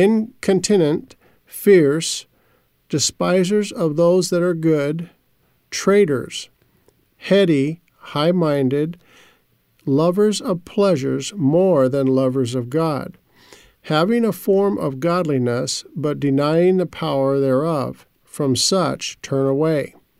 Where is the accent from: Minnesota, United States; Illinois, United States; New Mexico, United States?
New Mexico, United States; Albuquerque; I'm from Albuquerque, New Mexico.